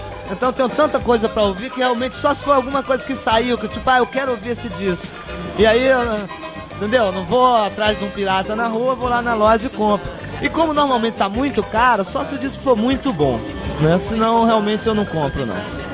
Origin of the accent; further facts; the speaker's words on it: Brazil; Primeiro, é porque eu sou brasileiro, né?